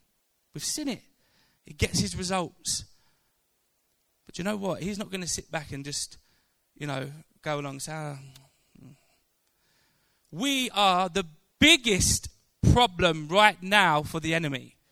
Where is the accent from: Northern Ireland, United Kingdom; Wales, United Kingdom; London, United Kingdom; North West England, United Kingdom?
London, United Kingdom; Thamesmead; I grew up in Thamesmead, which is southeast London, but it's a bit further down. It's borderline Kent in some scenarios.